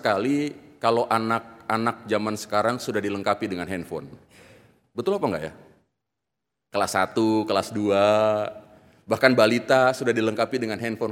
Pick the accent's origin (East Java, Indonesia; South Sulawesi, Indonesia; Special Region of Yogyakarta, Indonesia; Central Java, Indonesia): Special Region of Yogyakarta, Indonesia; Yogyakarta; Saya itu pernah jadi ketua RT 7 tahun di kampung saya, di Jogja sana.